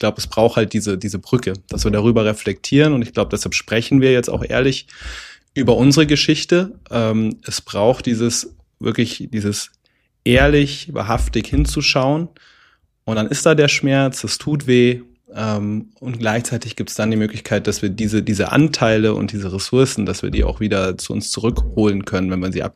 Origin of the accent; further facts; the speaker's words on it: Reichersbeuern, Bavaria, Germany; also born or lived in Munich; ich bin 1990 geboren in München und wir sind mit meiner Familie, also meiner Vater, Mutter, in einem Ort namens Reichersbeuern aufgewachsen, in einer Doppelhaushälfte.